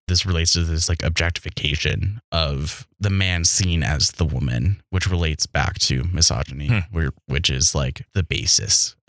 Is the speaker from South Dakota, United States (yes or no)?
yes; South Dakota, United States; I was raised in South Dakota, which as some of y'all might not know, is a super conservative state